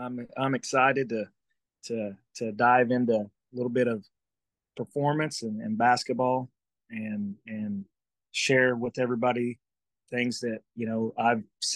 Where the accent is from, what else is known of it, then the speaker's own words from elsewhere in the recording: Oklahoma, United States; growing up in Oklahoma, you knew Tulsa basketball. Even me being from the west side of the state, Tulsa basketball has always had a great tradition and history.